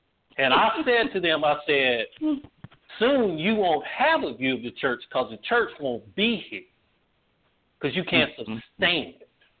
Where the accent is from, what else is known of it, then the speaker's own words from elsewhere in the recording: Ohio, United States; And growing up in Ohio, I remember what that was like.